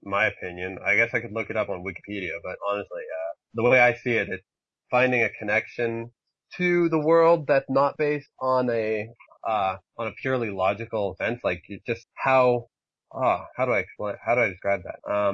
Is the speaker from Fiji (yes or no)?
no; Canada; I'm from Canada, right.